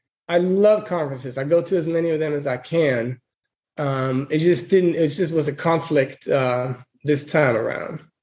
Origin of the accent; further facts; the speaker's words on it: Israel; moved away as an adult; So I'm from Israel originally. I moved over here after the, they got mandatory army. After that, I moved over here straight away.